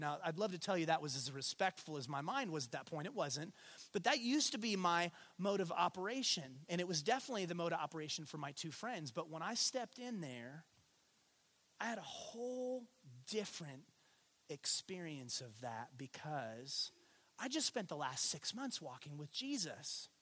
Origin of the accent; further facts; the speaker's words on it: Payson, United States; Because I grew up in Payson, and we're pretty narrow in terms of our perspective.